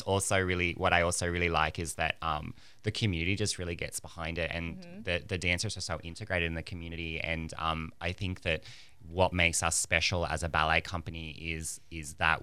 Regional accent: Australia; also born or lived in New York; now in Pensacola, United States; I'm from Australia originally.

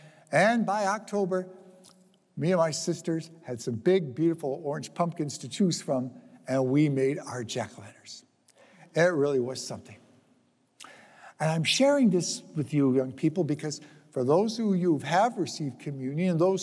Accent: Canton, Michigan, United States; I grew up in Canton, Michigan, and at that time it was all farms, and we had some acres of land.

